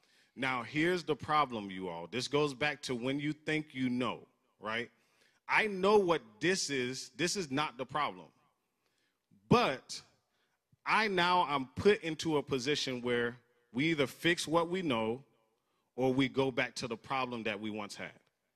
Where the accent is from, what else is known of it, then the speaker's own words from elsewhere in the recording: Florida, United States; born there; I was born in Florida, but this is my first as a homeowner.